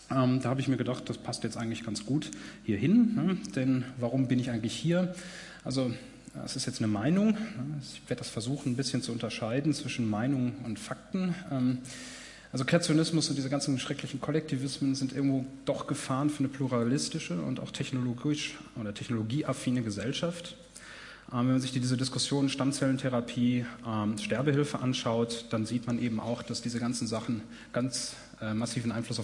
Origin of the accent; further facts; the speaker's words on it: Darmstadt, Hesse, Germany; Ich komme aus Darmstadt, leite da die Arbeitsgruppe Bioinformatik